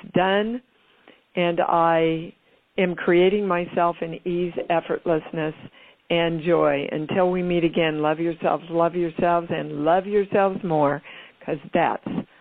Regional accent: Kansas, United States; I'm from Kansas.

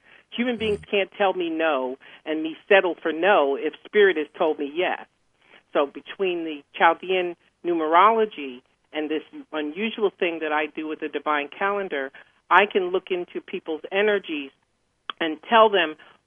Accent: New York, United States; I'm a New Yorker, so I went down to the Lexington Hotel for this huge psychic fair

